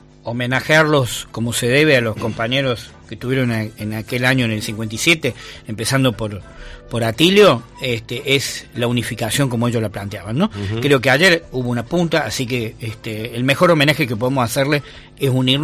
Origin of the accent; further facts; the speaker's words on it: Río Tercero, Córdoba, Argentina; aquellos que somos de Río Tercero recordamos a un Río Tercero casi fantasma